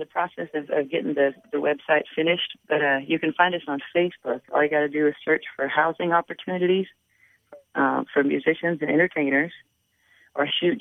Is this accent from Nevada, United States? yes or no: no; Houston, Texas, United States; Man, growing up in Houston, there was a lot of folks that I get to play with.